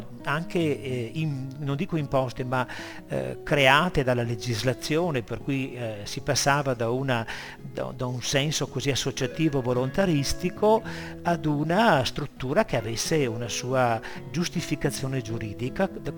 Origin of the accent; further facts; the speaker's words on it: Villaverla, Veneto, Italy; sono di Villa Verla